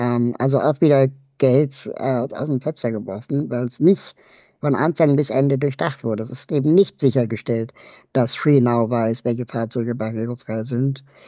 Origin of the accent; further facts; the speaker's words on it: Berlin, Germany; ich bin in Berlin aufgewachsen. Das heißt, ich bin Berliner